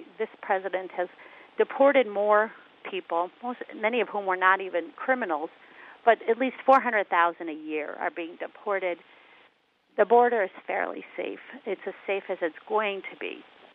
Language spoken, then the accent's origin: English; Chicago, Illinois, United States; I grew up in Chicago